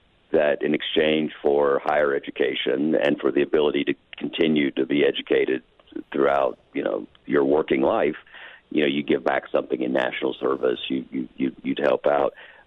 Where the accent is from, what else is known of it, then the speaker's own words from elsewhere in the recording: Tennessee, United States; And in my home state, in Tennessee